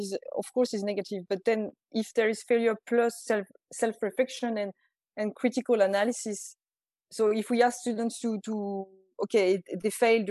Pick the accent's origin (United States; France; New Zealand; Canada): France; English is a second language; I'm French. I'm from France. And I did a PhD in Ireland, in NUIG.